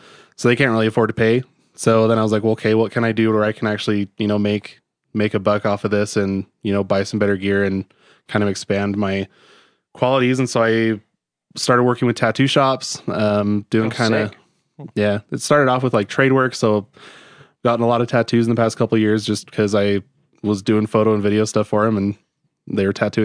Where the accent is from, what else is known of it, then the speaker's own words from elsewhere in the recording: Salt Lake City, Utah, United States; also born or lived in Iowa; I grew up in Salt Lake. Moved around quite a bit. I lived in Iowa for like 6 months when I was little.